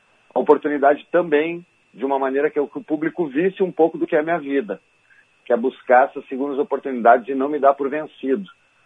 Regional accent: Porto Alegre, Rio Grande do Sul, Brazil; Eu sou cria do Menino Deus com muito orgulho da Visconde ali.

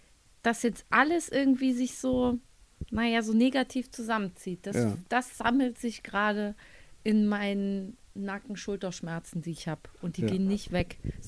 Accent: East Germany, Germany; Früher bei uns im Osten hatten wir das anstatt so eine Heizdecke, sondern wenn du den Rückenschmerzen hattest, hast du dich vor die Rotlichtlampe gesetzt

